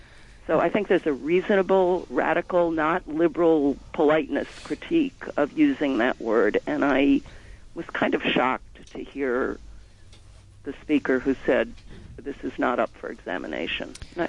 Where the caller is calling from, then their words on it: Yonkers, New York, United States; I'm calling from Yonkers.